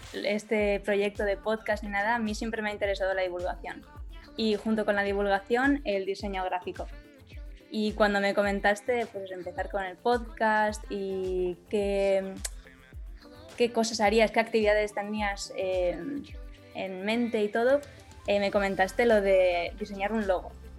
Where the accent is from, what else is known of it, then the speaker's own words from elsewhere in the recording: Basque Country, Spain; now in Barcelona, Spain; Soy del País Vasco y por eso estudié allí. Pero en este momento estoy estudiando en Barcelona